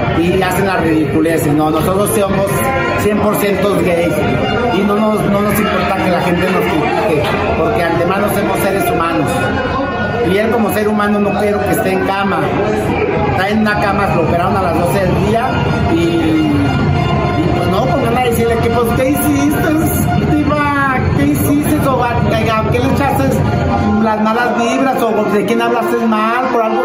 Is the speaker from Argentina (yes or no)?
no; Torreón, Coahuila, Mexico; Él es de Saltillo, yo soy de Torreón.